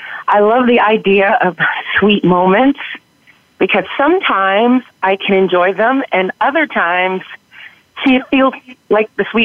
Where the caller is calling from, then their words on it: Brooklyn, New York, United States; Hi, I'm calling from Brooklyn.